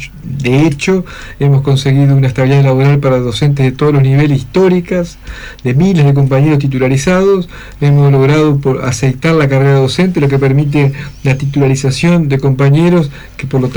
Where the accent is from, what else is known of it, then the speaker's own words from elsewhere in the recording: Colón, Entre Ríos, Argentina; now in Paraná, Argentina; allá que nos toca vivir en Paraná por las funciones que tenemos, yo soy de Colón